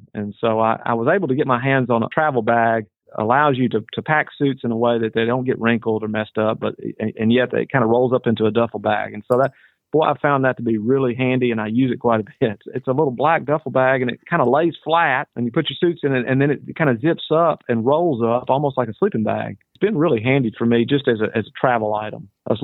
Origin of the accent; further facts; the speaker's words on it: Memphis, Tennessee, United States; I'm from the rural part of the district. And of course, I grew up in and around Memphis.